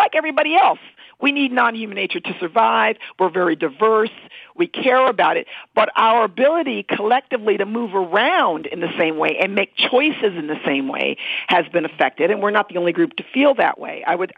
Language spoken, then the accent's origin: English; New York, United States; I'm from New York. Like, I'm, you know, I'm so American. You know, all you have to do is talk to me for 5 minutes and you pick it up.